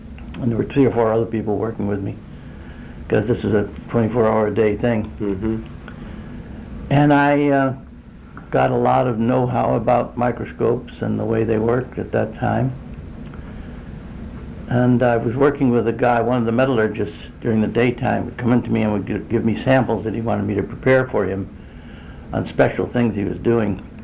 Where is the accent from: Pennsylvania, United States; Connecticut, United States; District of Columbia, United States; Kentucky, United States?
Connecticut, United States; Bridgeport; I was born in Bridgeport, Connecticut in 1925, January 1925, and went to school there, and grammar school, and then I went to high school also in Bridgeport